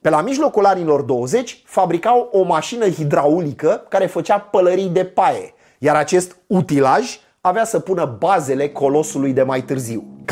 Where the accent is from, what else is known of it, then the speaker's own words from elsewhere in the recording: Romania; Sigur, noi suntem români, prin urmare la următoarea înlocuire am găsit o fentă care să evite o astfel de situație neplăcută.